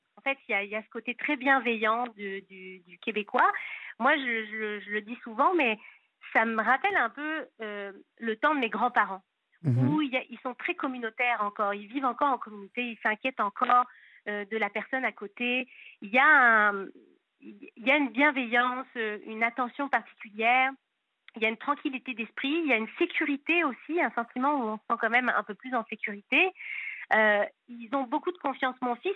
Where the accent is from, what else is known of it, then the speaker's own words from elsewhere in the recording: Verneuil-sur-Avre, Normandy, France; On est de Verneuil-sur-Avre.